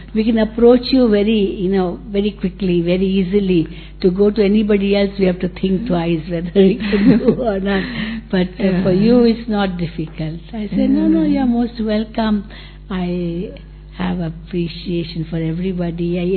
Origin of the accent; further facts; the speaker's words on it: Mumbai, Maharashtra, India; You know, I'm from Mumbai.